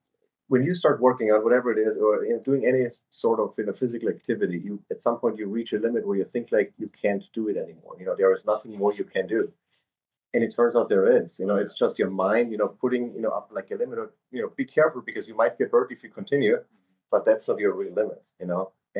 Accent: Austria; So you know, born and raised in Austria. At some point during in high school, I got into track

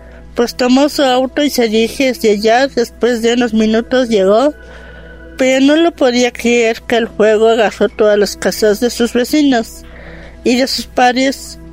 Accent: Jocotitlán, State of Mexico, Mexico; Soy de Jocotitlán.

